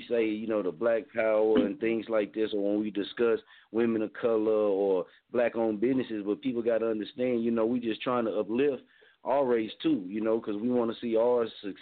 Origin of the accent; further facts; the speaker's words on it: Muskogee, Oklahoma, United States; Like I tell people, I'm from Muskogee, so we done been in a lot of different situations